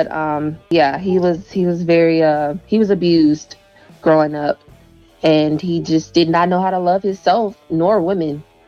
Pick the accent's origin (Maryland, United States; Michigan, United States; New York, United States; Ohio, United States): New York, United States; Queens; What's up, y'all? … I'm from New York, Queens, where the Queens come from.